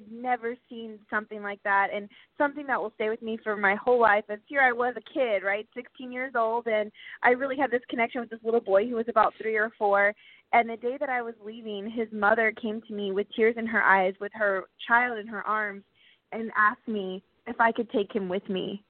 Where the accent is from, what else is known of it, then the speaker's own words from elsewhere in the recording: Florida, United States; I always knew that I wanted to be an immigration attorney because I grew up in Florida